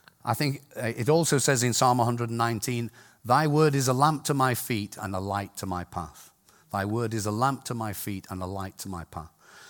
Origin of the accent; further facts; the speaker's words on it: Scotland, United Kingdom; I tell jokes about Scots people all the time because I'm a Scot.